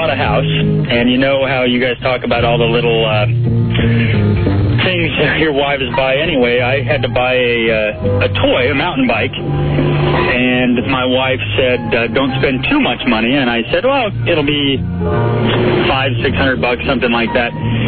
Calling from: Sacramento, California, United States; Sacramento.

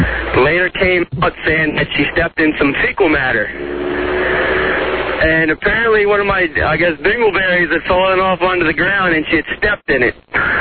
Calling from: Upper Marlboro, Maryland, United States; Upper Marlboro, but I'm stuck on the Beltway right now.

